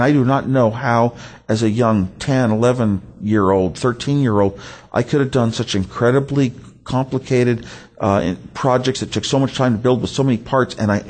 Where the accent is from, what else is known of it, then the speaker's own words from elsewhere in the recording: California, United States; Another advantage of growing up in Silicon Valley is so many engineers were moving in to work for Lockheed